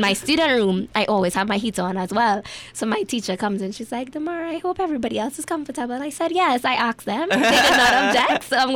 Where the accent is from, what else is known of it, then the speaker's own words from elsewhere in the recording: Trinidad & Tobago; I never really thought about it myself because I just identify as a Trinidadian.